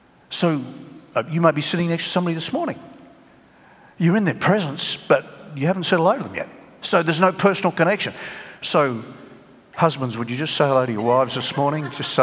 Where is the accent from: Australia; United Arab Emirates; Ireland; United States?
Australia; Queensland; about being a Queenslander